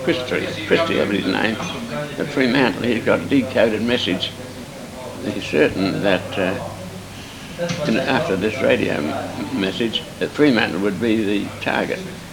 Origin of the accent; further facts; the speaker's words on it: Estonia; moved away; I remember in 1944, we came from Estonia